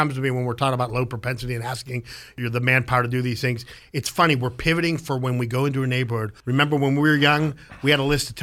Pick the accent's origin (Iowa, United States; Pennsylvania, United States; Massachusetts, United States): Pennsylvania, United States; We're from Pennsylvania. We're from the Keystone State.